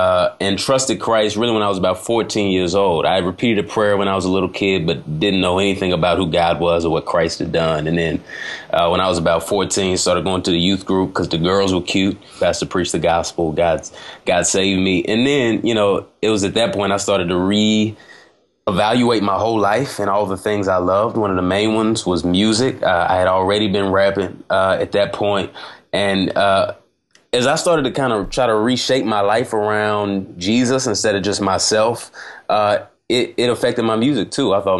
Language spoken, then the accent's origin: English; Dallas, Texas, United States; I grew up in Dallas, Texas. Love Dallas, great place.